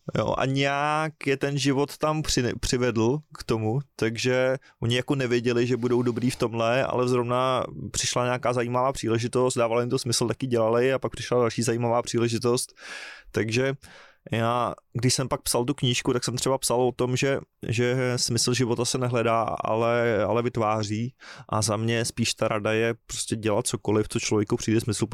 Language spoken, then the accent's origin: Czech; Bohemia, Czechia; born there; vlastně to, že jsem se narodil v Čechách, už je náhoda sama o sobě